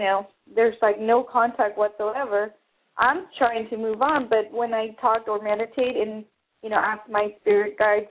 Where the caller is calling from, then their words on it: California, United States; California.